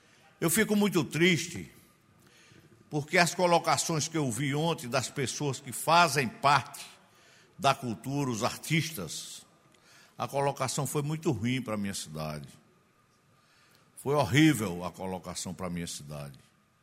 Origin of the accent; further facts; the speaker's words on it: Canhotinho, Pernambuco, Brazil; aos estudantes aí de Canhotinho, meus conterrâneos, né? Porque nós somos do Agreste Meridional.